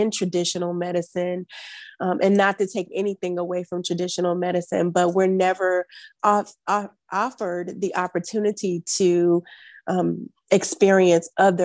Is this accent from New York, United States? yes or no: no; Winston-Salem, North Carolina, United States; from Winston-Salem, North Carolina. A lot of people are really shocked to know that I'm from North Carolina, especially little Winston-Salem.